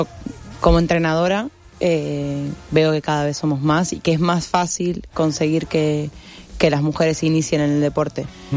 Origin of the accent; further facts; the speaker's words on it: Argentina; Pero en Argentina sí me había pasado. Soy argentina, si no se me había notado.